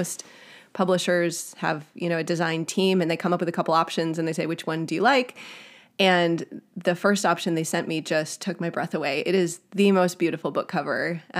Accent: Wisconsin, United States; moved away; I grew up in Wisconsin, and now we're raising these three kids in Southern California

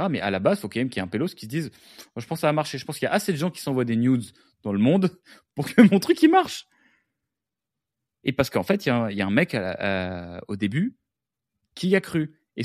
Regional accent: Versailles, Île-de-France, France; Ouais, j'ai grandi à Versailles, il y a quoi, là.

